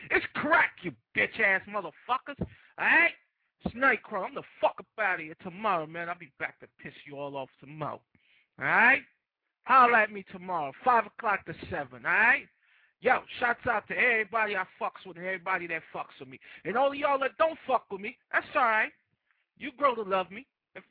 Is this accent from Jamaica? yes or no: yes; Jamaica; also born or lived in Brooklyn; now in United States; I came from Jamaica in like 82. I lived in Brooklyn, Flatbush, Vanderveer motherfucking projects.